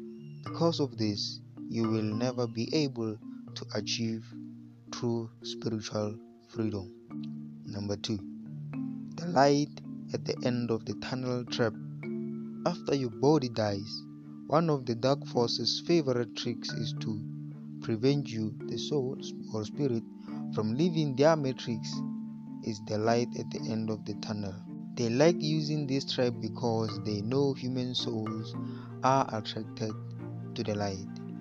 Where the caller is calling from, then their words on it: South Africa; It is I and I … I'm broadcasting live from South Africa.